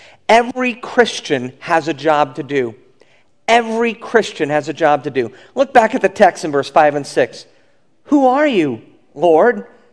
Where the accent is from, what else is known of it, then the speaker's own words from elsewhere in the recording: South Huntington, New York, United States; And she said, "Well, I was raised in South Huntington." I said, "You were, so was I."